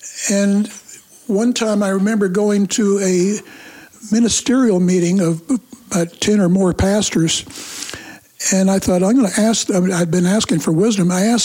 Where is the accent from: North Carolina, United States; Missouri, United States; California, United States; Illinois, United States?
Missouri, United States; Kansas City; I became a believer at age 17 through Youth for Christ back in my hometown of Kansas City.